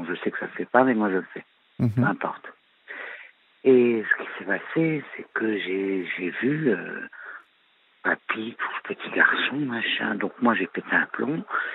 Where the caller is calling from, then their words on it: Dijon, Bourgogne-Franche-Comté, France; j'ai 42 ans et je viens de Dijon.